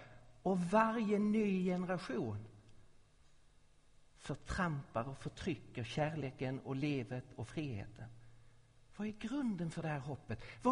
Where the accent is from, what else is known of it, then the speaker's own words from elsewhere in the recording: Skåne, Sweden; Det är ju ingen hemlighet att jag är skåning.